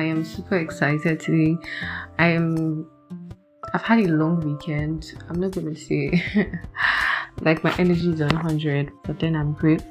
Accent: Nigeria; I'm Nigerian, guys.

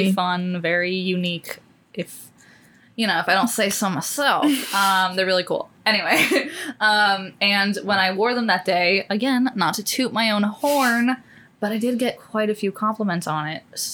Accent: Los Angeles, California, United States; also born or lived in New York City; I am from Los Angeles, California, but I was actually born in New York City, New York.

